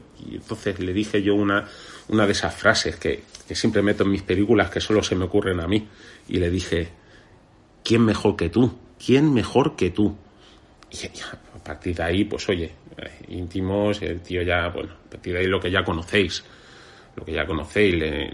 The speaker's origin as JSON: {"language": "Spanish", "country": "United States", "said": "Fíjate que yo soy estadounidense y lo digo mucho allí"}